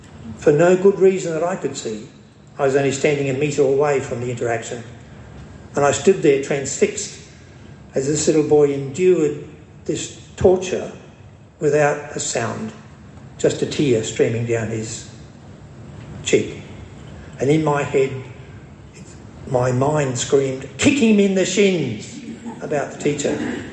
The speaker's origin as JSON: {"language": "English", "town": "Bundaberg", "region": "Queensland", "country": "Australia", "tie": "born or raised there", "said": "My wife Shirley and I grew up in Bundaberg."}